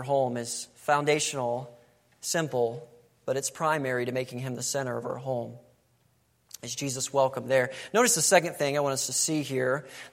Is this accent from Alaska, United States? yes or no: no; Florida, United States; And of course, I grew up in Florida, so we'd always like taking trips to Georgia.